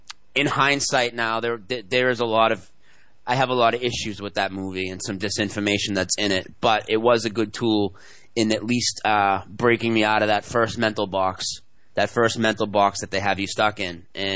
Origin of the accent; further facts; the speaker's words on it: Massachusetts, United States; I'm from Massachusetts. I'm 34 years old